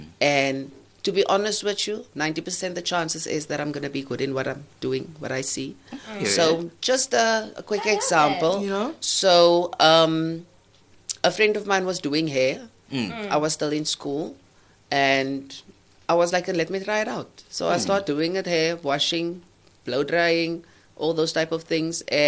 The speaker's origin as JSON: {"language": "English", "town": "King William's Town", "region": "Eastern Cape", "country": "South Africa", "lives_now": "Port Elizabeth, South Africa", "said": "So I'm from the Eastern Cape, King Williamstown, yes. Studied in East London, Buffalo City, and I moved to PE 8 years ago."}